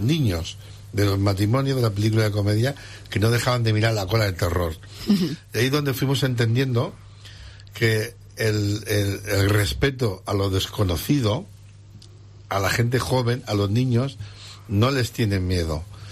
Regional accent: Elche, Valencian Community, Spain; Somos paisanos. Yo soy de Elche, pero bueno, hay una pequeña rivalidad que hoy la dejamos

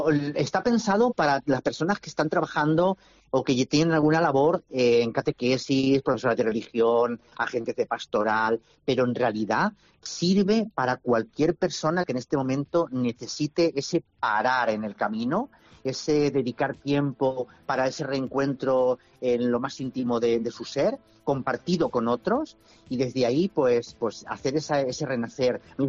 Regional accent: Albacete, Castilla-La Mancha, Spain; Y Albacete, la verdad es que tenía muchas, muchas ganas de traerlo a mi tierra. Mucha gente me dijo, si lo traes a Albacete, vamos seguro

